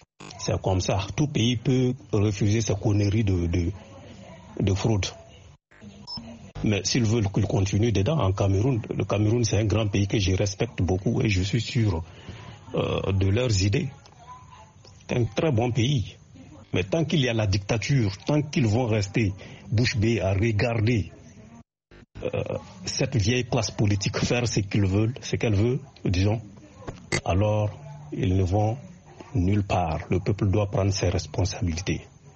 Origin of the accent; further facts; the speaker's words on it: Burkina Faso; je ne dirais pas forcément que ça n'existe pas chez nous au Burkina